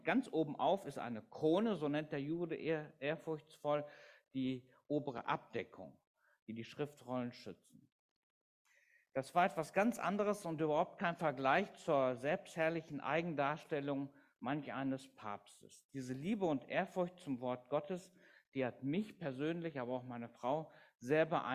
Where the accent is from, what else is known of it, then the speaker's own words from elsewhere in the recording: Düsseldorf, North Rhine-Westphalia, Germany; also born or lived in Frankfurt; vielleicht noch 56 bin ich. Geboren in Frankfurt, aufgewachsen in Düsseldorf. So ein bisschen Rheinländer steckt dann doch noch in mir.